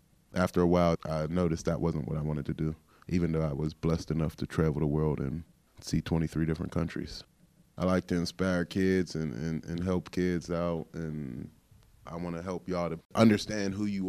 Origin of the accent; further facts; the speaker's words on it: Pittsburgh, Pennsylvania, United States; I love Pittsburgh, but I'm from Hazelwood, and I take a lot of pride in that.